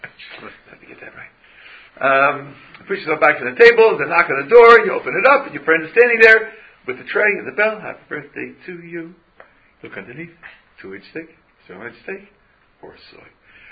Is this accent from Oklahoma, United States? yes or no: no; California, United States; I'm from California. So, before I eat the apple, I think to myself, where did this apple come from?